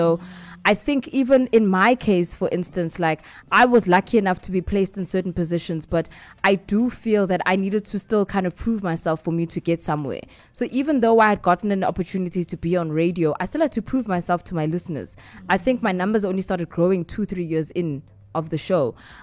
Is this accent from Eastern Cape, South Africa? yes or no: no; Johannesburg, Gauteng, South Africa; I think because I grew up in Johannesburg, it was just easier to kind of make different contacts.